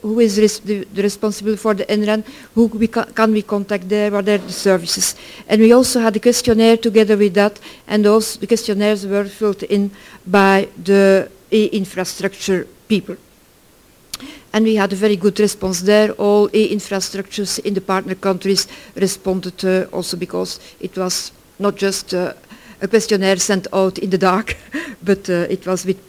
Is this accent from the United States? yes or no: no; Belgium; I'm from Belgium, from the Ministry of Science